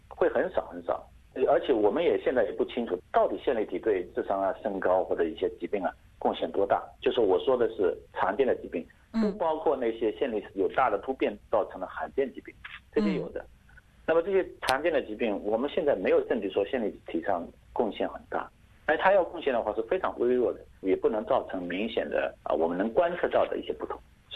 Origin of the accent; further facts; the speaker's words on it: Wenzhou, Zhejiang, China; now in Australia; 我是浙江人，我的家乡在温州。我是在1999年的时候考入浙江大学